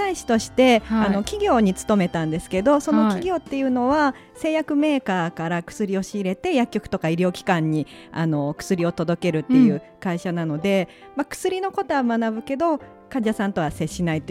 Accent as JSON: {"language": "Japanese", "town": "Nagoya", "region": "Aichi", "country": "Japan", "said": "名古屋から来ました"}